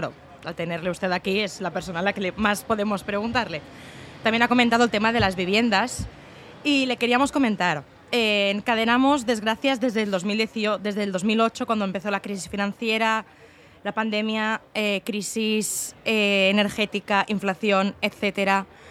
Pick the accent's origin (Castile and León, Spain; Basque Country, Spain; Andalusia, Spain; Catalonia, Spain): Catalonia, Spain; Barcelona; Las que estamos aquí entrevistándole todas somos del Raval y yo personalmente me quiero quedar a vivir el resto de lo que me queda en el Raval.